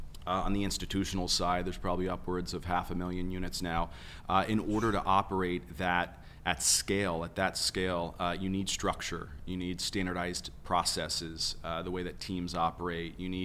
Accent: New York, United States; So originally from New York, grew up working construction

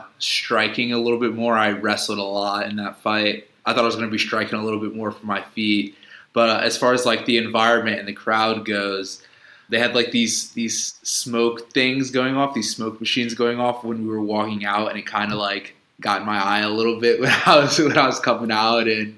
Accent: Columbus, Ohio, United States; now in Houston, United States; So I'm actually in Houston, Texas right now. I'm from Columbus, Ohio.

